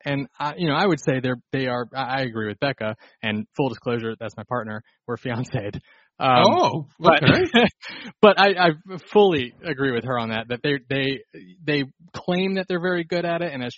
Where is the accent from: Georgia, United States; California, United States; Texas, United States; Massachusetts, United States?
Georgia, United States; I'm from Georgia, so I believe both of those things.